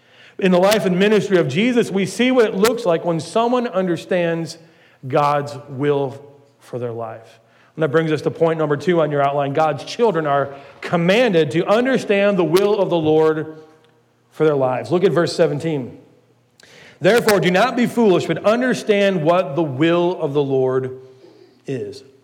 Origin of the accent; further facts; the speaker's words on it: Ohio, United States; Now, growing up in Ohio, we got a lot more snow than we got here.